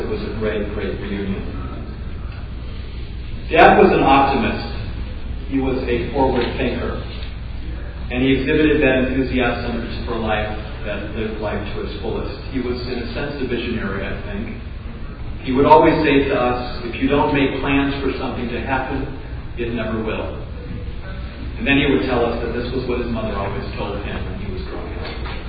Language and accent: English; Lake Michigan area, United States; We grew up near Lake Michigan, and we camped a lot.